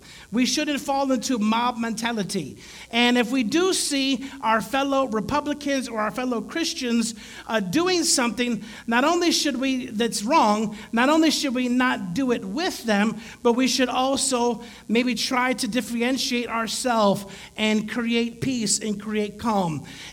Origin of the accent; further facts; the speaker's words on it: Chicago, Illinois, United States; I grew up a Democrat, and because I'm from Chicago and I'm a minority, I'm Latino, so I grew up a Democrat